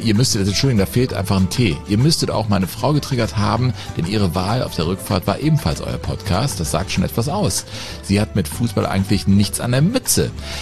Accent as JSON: {"language": "German", "country": "Germany", "tie": "born or raised there", "said": "ich bin am Rhein groß geworden."}